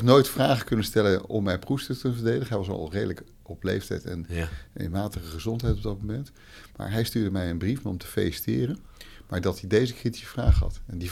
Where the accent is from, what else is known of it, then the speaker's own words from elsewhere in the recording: Netherlands; Dat we gewoon dat als Nederlanders weer inbrengen.